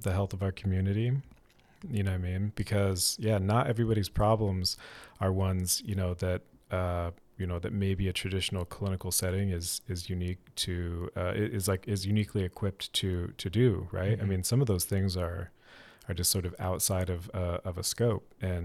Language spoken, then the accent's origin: English; Portland, Oregon, United States; born there; One, like my family is here because I was born in Portland. I was actually born at Emmanuel Hospital.